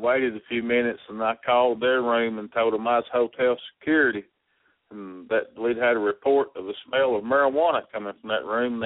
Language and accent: English; Ottawa, Tennessee, United States; I'm from right outside Chattanooga. It's a town called Ottawa.